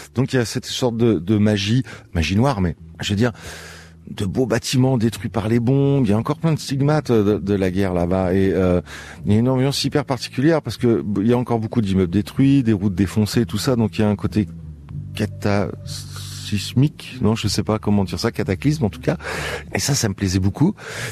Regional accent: France; en tant que Français

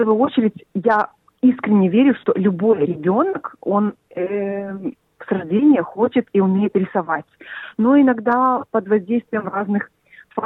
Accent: Belarus; moved away as an adult; now in Australia; Я приехала из Беларуси. Мы уже живем 15 лет в Австралии. Приехали в 2008 году.

